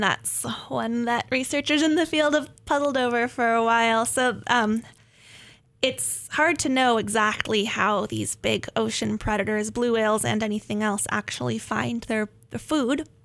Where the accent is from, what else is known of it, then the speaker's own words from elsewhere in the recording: California, United States; I grew up in Northern California near the coast, and my parents are also both very much ocean people